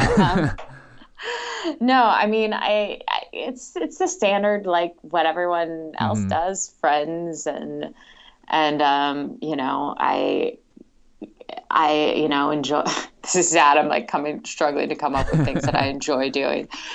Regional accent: Northwest, United States; also born or lived in Chicago; now in California, United States; growing up in the Northwest, I used to actually go out and backpack and hike all the time.

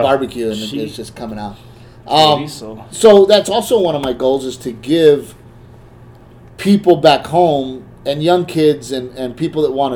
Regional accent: Corpus Christi, Texas, United States; growing up in Corpus, man

